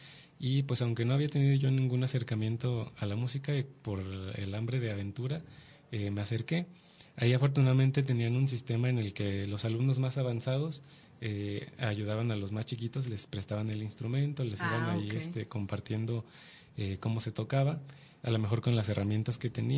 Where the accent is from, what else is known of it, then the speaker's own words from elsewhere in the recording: Chignahuapan, Puebla, Mexico; born there; Yo nací en un municipio en Puebla, se Ajá. llama Chignahuapan, Puebla. Uh-huh. Es muy conocido por las artesanías de vidrio soplado que se hacen allá. Es el lugar de la eterna Navidad